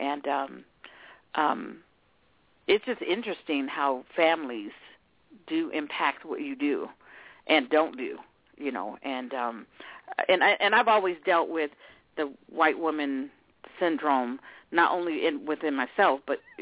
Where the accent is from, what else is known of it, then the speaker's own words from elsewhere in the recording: Oakland, California, United States; also born or lived in Illinois; I grew up in Oakland. And, you know, I moved from Illinois to Oakland, and I grew up in a pretty bad family.